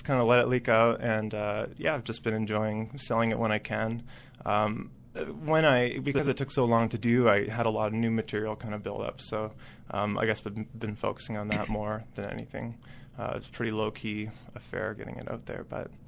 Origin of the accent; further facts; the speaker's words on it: Winnipeg, Manitoba, Canada; now in Edmonton, Canada; I'm originally from Winnipeg, actually.